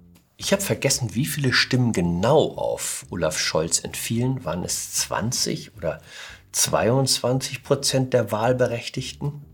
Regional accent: Hamburg, Germany; Ich komme auch aus Hamburg. Der ein oder andere wird es vielleicht herausgehört haben.

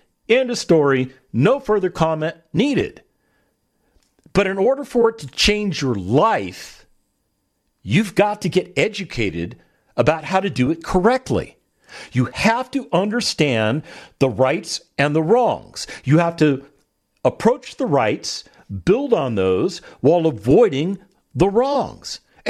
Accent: United States; And as an American, I have the First Amendment and I can criticize at will.

